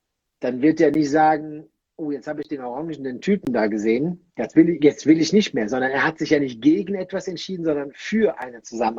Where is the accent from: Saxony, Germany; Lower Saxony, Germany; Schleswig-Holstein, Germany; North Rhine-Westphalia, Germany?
North Rhine-Westphalia, Germany; Und bei uns im Rheinland sagt man